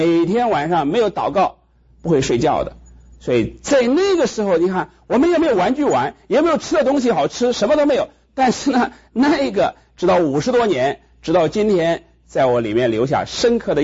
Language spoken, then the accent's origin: Chinese; Henan, China; 我们是生在中国河南的农村，那个时候是非常的穷的